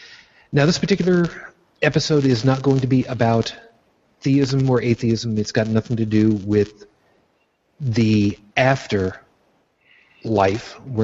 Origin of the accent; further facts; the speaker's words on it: New York, United States; also born or lived in Brooklyn; now in Buffalo, United States; I was born in Brooklyn to a Roman Catholic household, raised on Long Island, now live outside of Buffalo, New York, and am an unabashed atheist.